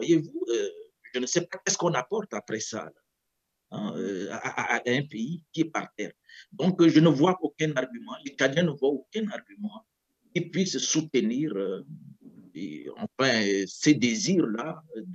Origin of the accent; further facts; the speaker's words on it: Chad; now in Canada; La preuve, je suis Tchadien et que je suis ici Canadien.